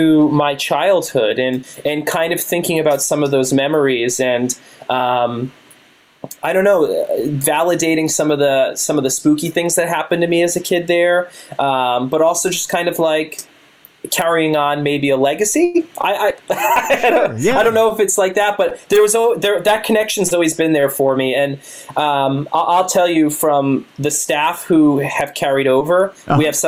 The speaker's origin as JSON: {"language": "English", "town": "Fall River", "region": "Massachusetts", "country": "United States", "tie": "born or raised there", "said": "I'm from Fall River. I'm born and raised here."}